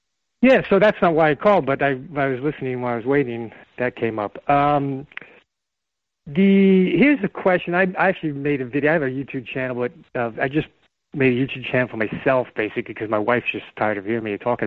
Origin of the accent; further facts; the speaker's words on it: New York, United States; but I grew up in New York, and I grew up around all these in Westchester County, which is all the Wall Street bedroom community of Wall Street people.